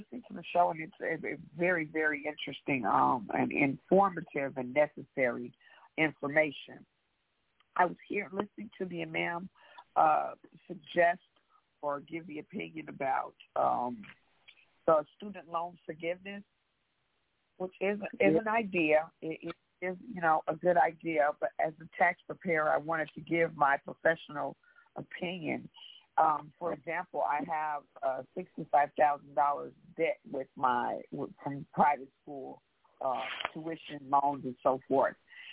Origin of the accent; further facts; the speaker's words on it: St. Louis, Missouri, United States; also born or lived in Memphis, Tennessee; I am from St. Louis by way of Memphis, Tennessee.